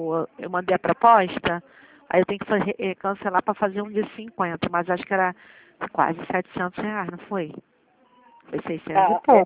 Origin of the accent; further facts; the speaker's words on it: Rio de Janeiro, Brazil; Eu sou aqui de Vista Alegre, perto de Vila da Penha.